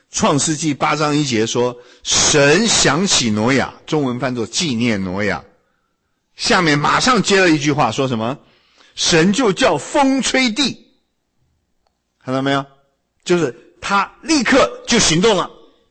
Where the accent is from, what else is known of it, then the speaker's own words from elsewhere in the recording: China; 哎，我们中国人，你如果杀我一个人怎么样？我杀你全家，对不对？